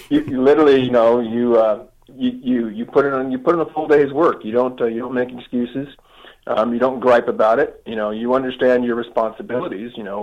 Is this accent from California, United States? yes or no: yes; San Diego, California, United States; so I came back to my hometown and here in San Diego, and just basically decided that this is what I want